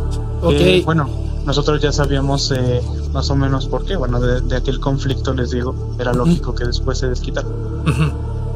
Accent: Tulancingo, Hidalgo, Mexico; yo soy de ahí de Tulancingo, Hidalgo.

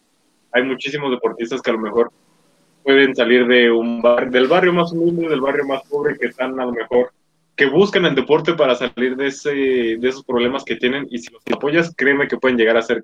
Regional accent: Mexico; sí soy el orgullo mexicano, pero ¿dónde estabas antes?

